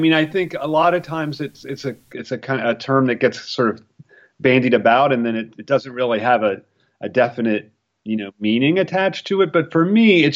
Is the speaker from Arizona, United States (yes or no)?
no; Ohio, United States; born there; I was born in the Midwest. I was born in Ohio, and my parents were fundamentalist Christians.